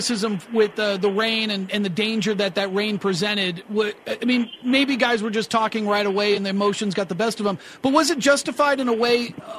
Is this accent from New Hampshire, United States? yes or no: yes; New Hampshire, United States; now in Las Vegas, United States; You know, I grew up in New Hampshire, and we have a track that had a Winston Cup, back then Winston Cup that came.